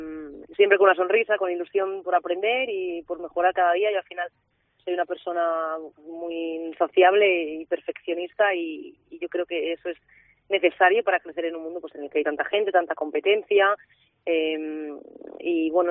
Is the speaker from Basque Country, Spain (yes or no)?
no; Valladolid, Castile and León, Spain; moved away; Estoy muy orgullosa de donde soy y creo que el haberme ido es cuando más lo he valorado. Porque al final yo marché porque, pues sinceramente, notaba que se me quedaba pequeño Valladolid.